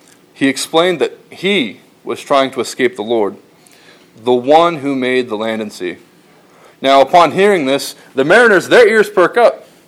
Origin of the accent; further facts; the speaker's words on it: Corpus Christi, Texas, United States; Now, I'm originally from the coast. I'm from Corpus Christi.